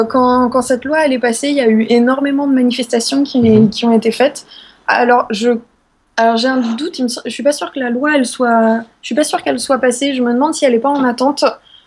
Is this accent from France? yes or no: yes; Paimpol, Brittany, France; elle le passe au Festival des Chants de Marins à Paimpol cet été. Et donc, c'est là d'où je viens.